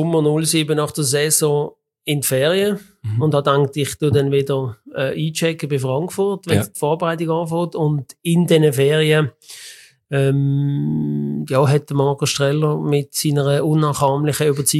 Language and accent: German; Switzerland; wenn du so zusammen so als Schweizer kommst